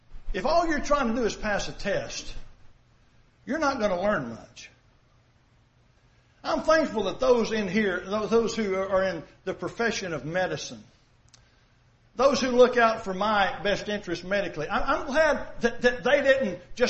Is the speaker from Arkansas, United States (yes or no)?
yes; Ball Knob, Arkansas, United States; I was raised in Ball Knob, Arkansas. It's kind of hard to think Jewish coming from Ball Knob.